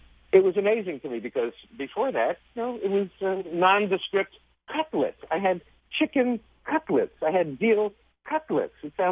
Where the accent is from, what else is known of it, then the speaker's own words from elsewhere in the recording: New York, United States; So growing up in New York, I thought peas and carrots grew in cans. Salami came from a salami tree.